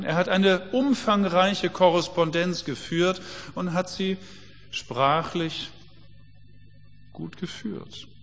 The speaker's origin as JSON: {"language": "German", "country": "Germany", "said": "Meine Frage an uns als Deutsche, müssen wir Glauben so ernst und unfröhlich leben?"}